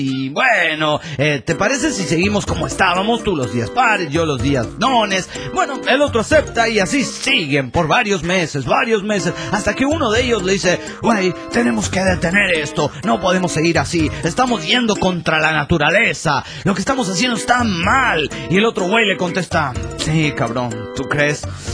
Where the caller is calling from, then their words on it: Chihuahua, Mexico; de Chihuahua, México.